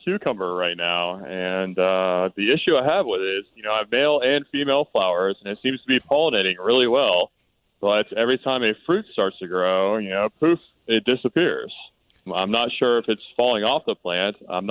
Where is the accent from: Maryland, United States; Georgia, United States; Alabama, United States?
Alabama, United States; Birmingham; I'm from Birmingham, Alabama.